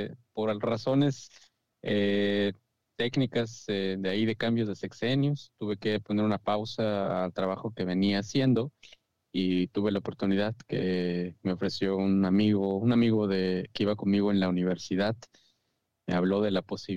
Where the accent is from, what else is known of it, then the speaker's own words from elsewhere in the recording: Tlalnepantla, State of Mexico, Mexico; Yo soy del Estado de México, aunque cuando me preguntan siempre de dónde soy, les digo que soy de la Ciudad de México. Nací en Tlanepantla, que para quienes no conozcan, ubiquen esta zona en la parte centro del país.